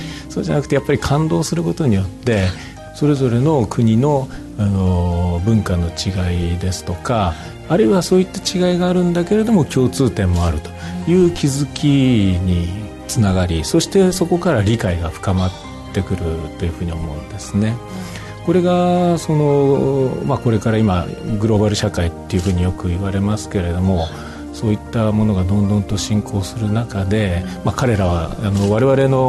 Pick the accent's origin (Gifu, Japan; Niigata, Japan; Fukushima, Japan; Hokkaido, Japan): Niigata, Japan; Nagaoka; 私もそうですし父もそうですが、長岡に生まれ育ちました。